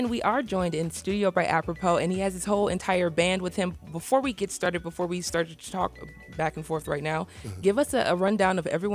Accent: Detroit, Michigan, United States; We were born and raised in Detroit. It's kind of in our blood kind of thing.

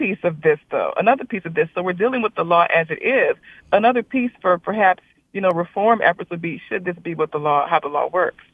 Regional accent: Louisiana, United States; I grew up in South Louisiana with parents from North Louisiana who hunted regularly.

